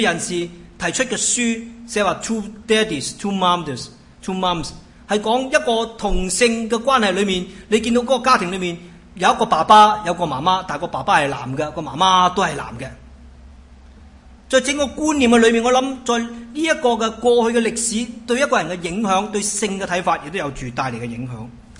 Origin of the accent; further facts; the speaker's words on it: China; 我想我们中国人受儒家的思想有一定范围的影响